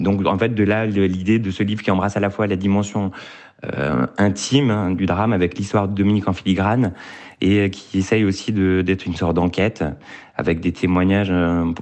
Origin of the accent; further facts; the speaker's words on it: Grand Est, France; born there; Moi, je suis alsacien de naissance.